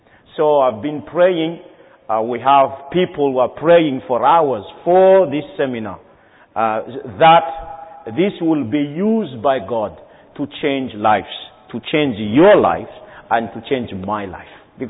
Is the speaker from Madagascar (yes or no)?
yes; Madagascar; Big one is Madagascar, my home country